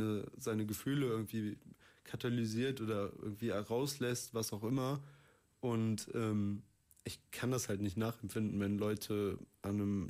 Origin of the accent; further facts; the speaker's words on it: Cologne, North Rhine-Westphalia, Germany; ich bin im Kölner Süden aufgewachsen, so bei meiner Mom in behüteten Verhältnissen